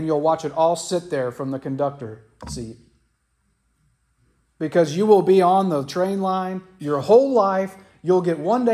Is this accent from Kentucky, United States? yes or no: yes; Ludlow, Kentucky, United States; I grew up in Ludlow, Kentucky. It's a railroad town.